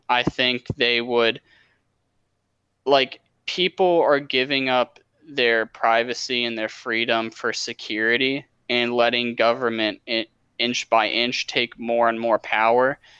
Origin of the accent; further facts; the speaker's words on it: Virginia, United States; now in Tennessee, United States; I'm from Virginia, but I moved out of Virginia about a little over a month ago to Tennessee.